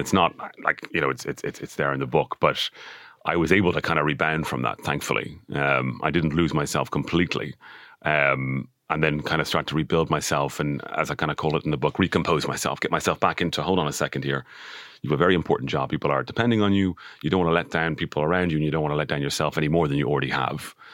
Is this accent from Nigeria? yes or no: no; Dublin, Leinster, Ireland; And I was the only one from Dublin, and I was from Dublin 4.